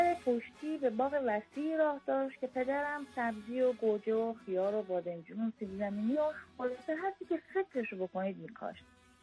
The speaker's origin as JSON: {"language": "Persian", "region": "Razavi Khorasan", "country": "Iran", "tie": "born or raised there", "said": "کودکیم در منازل سازمانی ایستگاه راهن نقاب جای بین شهر نیشابور و سبزوار میزن."}